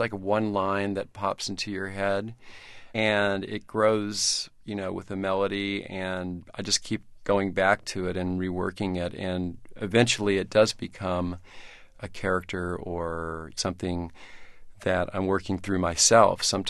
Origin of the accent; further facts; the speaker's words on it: Houston, Texas, United States; And it's about growing up in Houston, and it's actually about the first love of my life